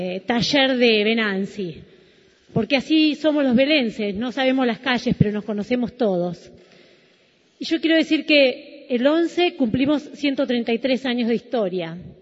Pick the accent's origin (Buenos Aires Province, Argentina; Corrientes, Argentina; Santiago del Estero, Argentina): Buenos Aires Province, Argentina; Vela; mi pueblo, Vela, porque el 11 de septiembre cumplió 133 años y lo conmemoramos el domingo.